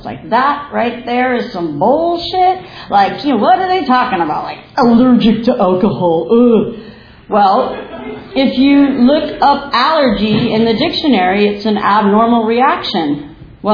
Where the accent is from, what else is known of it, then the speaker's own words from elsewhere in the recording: Boston, Massachusetts, United States; I was born and raised in Boston. Shout out, Boston Joe.